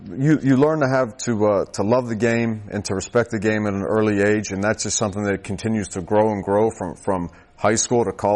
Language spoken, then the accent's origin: English; Pennsylvania, United States; So growing up in Western Pennsylvania, football is king. And you learn to love the game at an early age, and that becomes part of you. So it's special to be able to say that you're from that area.